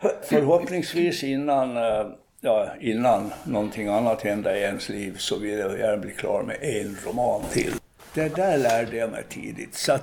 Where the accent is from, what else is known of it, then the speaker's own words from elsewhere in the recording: Slite, Gotland, Sweden; also born or lived in Visby; Jag är född på Gotland i Visby och sen flyttade vi till Slite. Och i skolan i Slite, men väldigt tidigt kom jag upp till Stockholm och blev brevbärare.